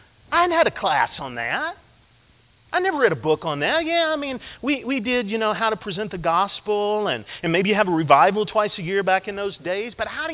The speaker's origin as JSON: {"language": "English", "region": "Tennessee", "country": "United States", "said": "I was from Tennessee. I didn't know that there were people who had never been to church before."}